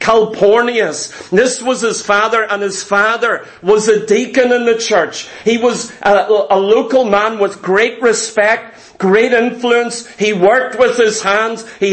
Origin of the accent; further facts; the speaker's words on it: Ireland; Sorry to tell you that, as an Irish people, but Patrick wasn't Irish. More Irish than you, more Irish than me, more Irish than all of us.